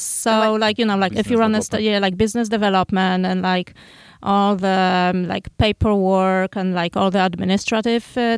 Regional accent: Poland; We are from Poland.

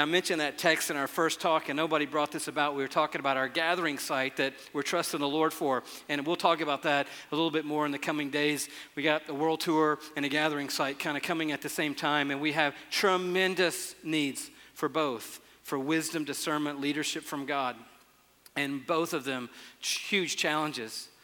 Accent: Atlanta, Georgia, United States; born there; Center, which became Atlanta Medical Center, which is right over there on Boulevard, which is where I was born on June 30th, 1958.

